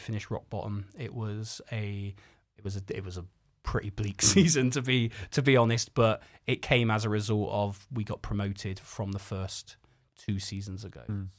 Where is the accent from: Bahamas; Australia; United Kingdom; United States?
United Kingdom; England; the fact that the band formed in Cardiff, Wales, we're all English, and we're often misrepresented as being Welsh